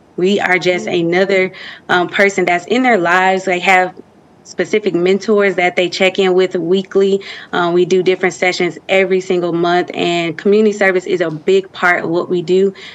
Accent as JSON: {"language": "English", "town": "Milwaukee", "region": "Wisconsin", "country": "United States", "said": "I'm actually from Milwaukee, Wisconsin. So I did my undergrad at Marquette University, and I was getting my criminology and law studies degree."}